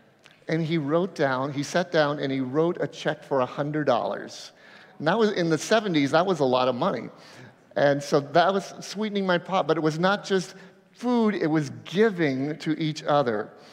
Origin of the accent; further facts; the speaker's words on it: Avon Park, Florida, United States; I remember when I was growing up in Avon Park.